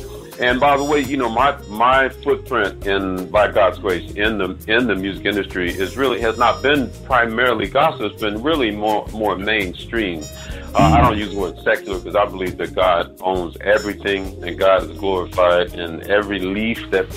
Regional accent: Memphis, Tennessee, United States; We grew up together here in Memphis.

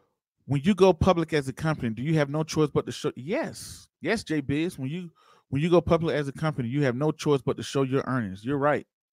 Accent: Georgia, United States; I'm a little bit more comfortable because I'm from Georgia.

